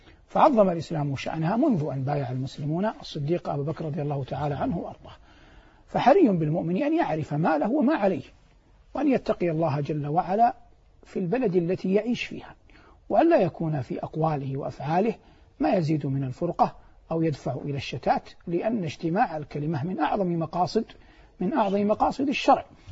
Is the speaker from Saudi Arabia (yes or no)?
yes; Saudi Arabia; ونحن مثلا في بلادنا المملكة العربية السعودية حرسها الله